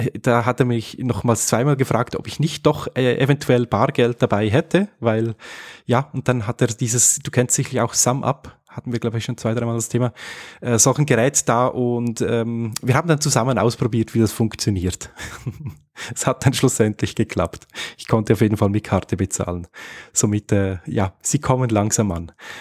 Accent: Switzerland; Also bei uns in der Schweiz ist die Taxi-Lobby brutal stark.

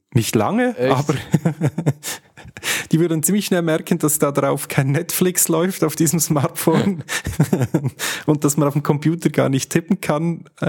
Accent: Switzerland; accent: Swiss German; Wir sagen mehr, also in Schweizerdeutsch sind Hunde sind Hund. Also Hund, ja. Zumindest in meinem Dialekt.

